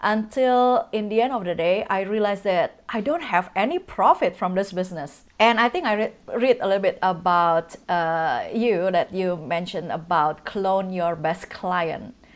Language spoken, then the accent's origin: English; Indonesia; also born or lived in Singapore; now in United States; Yeah, so I'm originally Indonesian. I live in Singapore for 15 years.